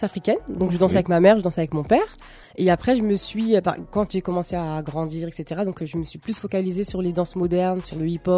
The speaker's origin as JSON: {"language": "French", "town": "Paris", "region": "Île-de-France", "country": "France", "tie": "born or raised there", "said": "je suis née à Paris, j'ai fait toute mon enfance à Paris et c'est vrai que la majorité des gens pensent que je viens du 94."}